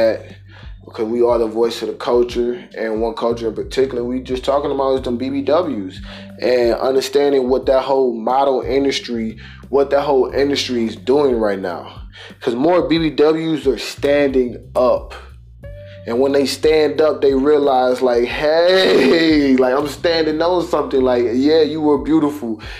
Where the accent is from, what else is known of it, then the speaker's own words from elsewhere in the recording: Detroit, Michigan, United States; But because me personally, I'm from Detroit. Only thing I grew up on was curves.